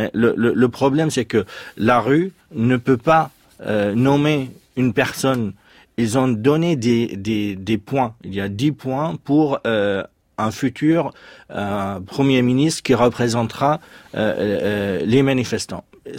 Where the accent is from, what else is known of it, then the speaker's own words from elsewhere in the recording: Iraq; après plusieurs retours dans le pays, je suis originaire de l'Irak